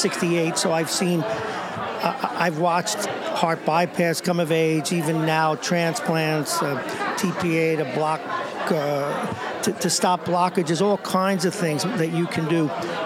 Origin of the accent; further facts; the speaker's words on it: Brooklyn, New York, United States; It's a city boy. I grew up in Brooklyn, so I'm enjoying this even more.